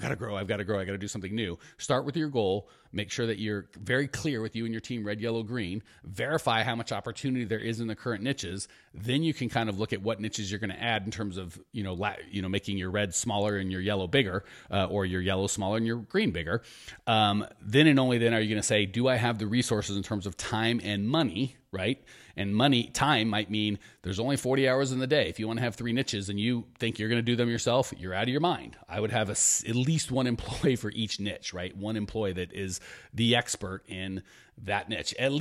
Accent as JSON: {"language": "English", "town": "Phoenix", "region": "Arizona", "country": "United States", "tie": "born or raised there", "said": "It's going to be here in my hometown, Phoenix."}